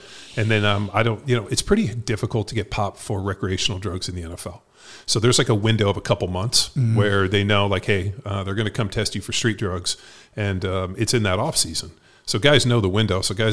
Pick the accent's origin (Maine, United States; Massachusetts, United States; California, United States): California, United States; Palos Verdes; No, I grew up in Palos Verdes.